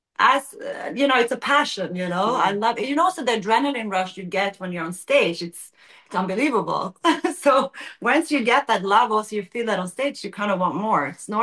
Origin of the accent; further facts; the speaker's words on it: Sweden; because it's my home country also, It feels very special to be back home again